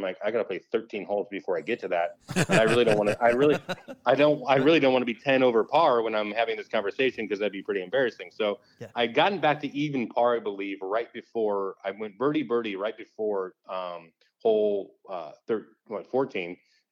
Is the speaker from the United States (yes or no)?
yes; St. Louis, Missouri, United States; So Hayden went to Missouri, which I'm from St. Louis originally.